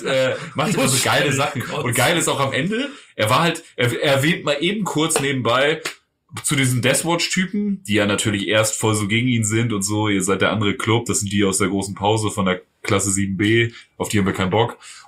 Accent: Germany; Ja, ich bin Deutscher.

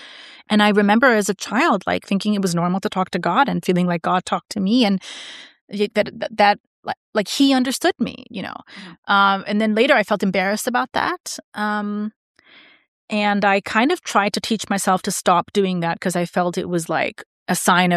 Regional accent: New York, United States; now in Berlin, Germany; just because I'm a New Yorker and therapy is like a purse.

